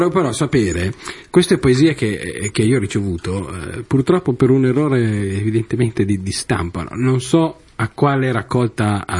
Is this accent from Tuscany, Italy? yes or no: no; Veneto, Italy; E io comunque sono di origine veneta.